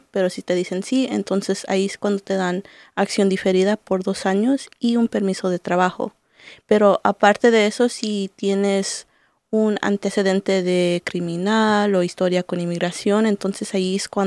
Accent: Mexico; Por ejemplo, yo soy mexicana

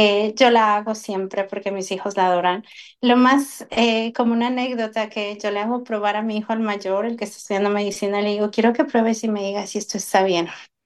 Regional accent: Ecuador; Soy ecuatoriana, soy latinoamericana.

